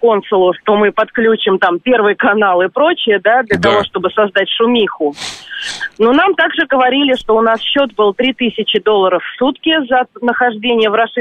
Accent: Moscow, Russia; я из Москвы.

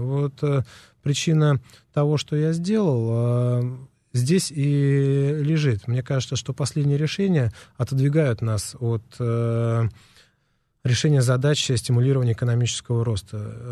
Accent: Moscow, Russia; Я из Москвы, я коренной москвич.

